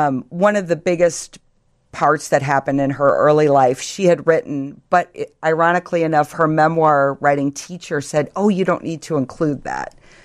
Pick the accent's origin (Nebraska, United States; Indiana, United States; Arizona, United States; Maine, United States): Indiana, United States; Munster; That is the address of the house we grew up in Munster, Indiana.